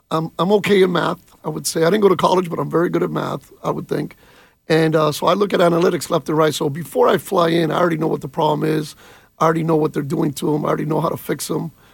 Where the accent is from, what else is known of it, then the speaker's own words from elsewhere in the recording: Florida, United States; Obviously, I'm from South Florida, a little bit of a different feel.